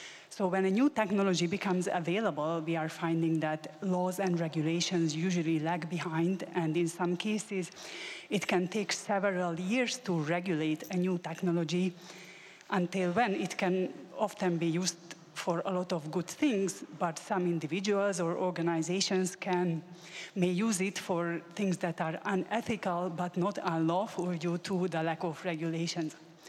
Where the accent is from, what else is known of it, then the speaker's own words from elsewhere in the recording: Hungary; now in Canada; originally from Hungary. Happy to be back to my home country.